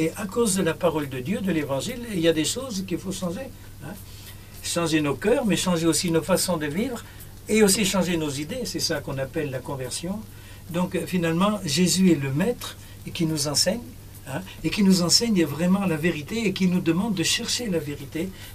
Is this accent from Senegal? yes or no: yes; Senegal; nous sommes Sénégalais, nous sommes des chrétiens sénégalais, et pour être chrétien ici au Sénégal